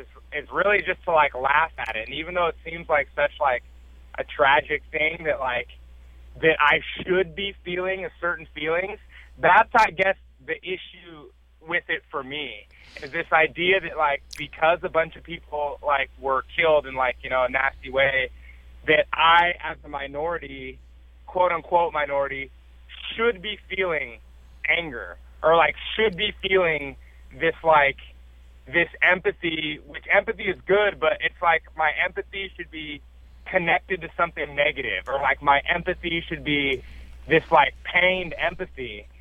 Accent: Oregon, United States; And have dealt, and I grew up here in Oregon in a small town outside of Portland.

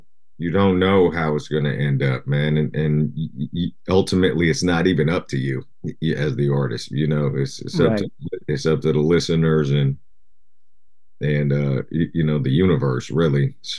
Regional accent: Berkeley, California, United States; also born or lived in Tokyo, Japan; I was born in Japan. I was born in Tokyo, Japan. And then we moved to, ultimately, we ended up in Berkeley, California when I was, I think, second grade or so. You know, it was in the 80s.

